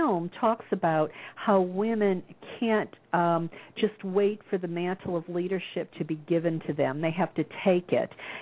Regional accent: the South, United States; Oh, I know from growing up in the South, you know, you're supposed to be nice.

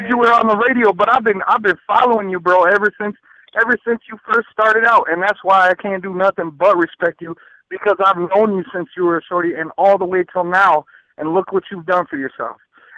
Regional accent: Minneapolis, Minnesota, United States; now in St. Paul, United States; Because like I'm from South Minneapolis, but I reside in St. Paul.

